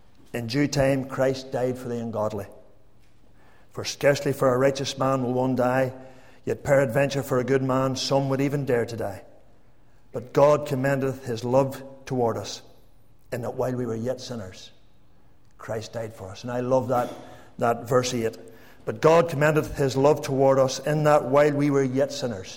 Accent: Northern Ireland, United Kingdom; when I think about the young lads that I grew up with in Makara, some of you will know, very small town, bigger now than it was whenever I was growing up in the 60s and 70s.

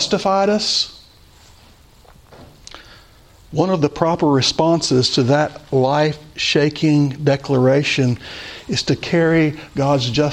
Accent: Louisiana, United States; But when I was growing up in Louisiana, you didn't want to be peculiar.

